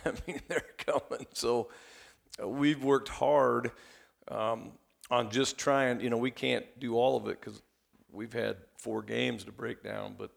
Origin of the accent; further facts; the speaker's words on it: Des Moines, Iowa, United States; it's obviously we're from the Des Moines area and we feel like the best football is played here